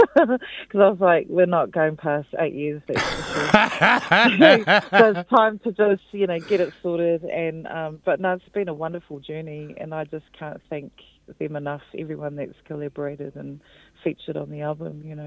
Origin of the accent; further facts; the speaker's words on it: Wellington, New Zealand; And so I flew back to Wellington, back to my hometown, and we recorded over 2 weekends.